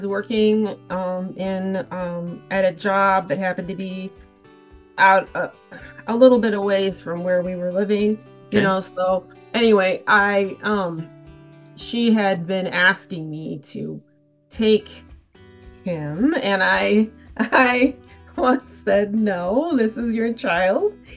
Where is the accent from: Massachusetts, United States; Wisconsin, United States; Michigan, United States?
Michigan, United States; born there; also born or lived in Minnesota; so I was born in Michigan, Southeast Michigan here, and graduated from the University of Michigan